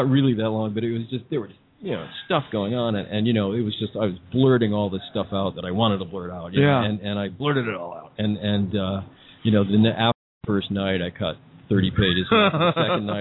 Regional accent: Connecticut, United States; also born or lived in England; We're sort of New Yorkers. I grew up in Connecticut and what used to be a farm, and lived in England for a while with my dad.

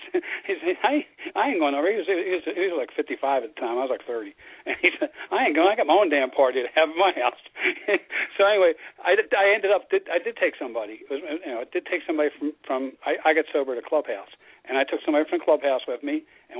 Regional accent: Philadelphia, Pennsylvania, United States; I'm from Philly. I'm actually from right where Rocky comes from. Except he comes from New Jersey, but yeah. I'm right in Philly, Kensington.

